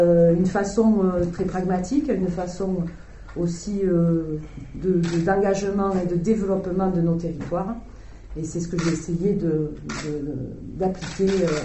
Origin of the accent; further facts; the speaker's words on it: Estaing, Occitanie, France; Je suis une haut-pyrénéenne depuis que j'y suis née. Je suis née à Estaing, dans ce petit village du Val d'Azur. Je suis née à Estaing, à la maison.